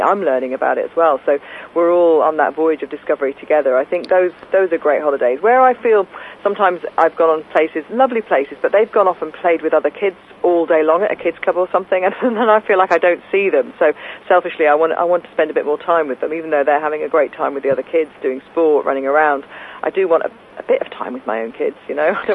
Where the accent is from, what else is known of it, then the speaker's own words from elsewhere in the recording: Leeds, Yorkshire and the Humber, United Kingdom; growing up in Leeds, I never thought I'd walk on the beaches of Australia.